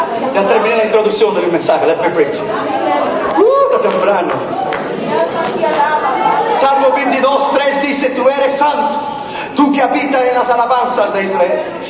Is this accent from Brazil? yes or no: yes; Brazil; born there; Spanish is a second language; Mi madre es italiana judía, yo nací en Brasil, pero estudié Yeshiva, Torah, los cinco libros de Moisés, el original hebreo en Israel.